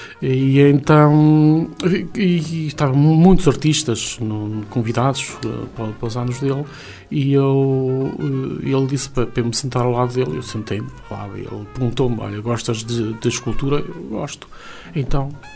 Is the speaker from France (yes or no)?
no; Vila Chá, Braga, Portugal; born there; Em Esposende, na freguesia de Vila Chá, que foi onde eu nasci, que é a casa dos meus pais